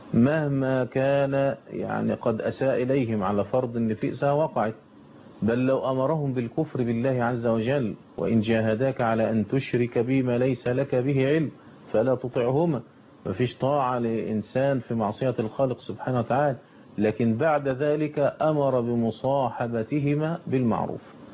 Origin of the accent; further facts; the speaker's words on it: Egypt; كما الحال عندنا في مصر